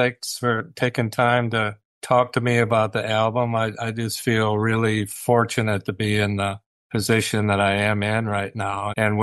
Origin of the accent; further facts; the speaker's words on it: Minnesota, United States; Now, you know, I'm from Minnesota, and that's where I kind of learned to play live, playing at all the bars and the clubs.